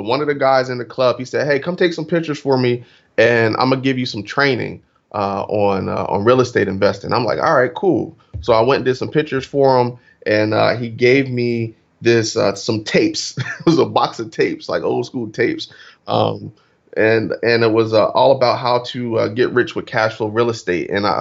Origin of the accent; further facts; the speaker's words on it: Trenton, New Jersey, United States; You know, I'm originally from Trenton, New Jersey, and definitely didn't grow up wealthy at all.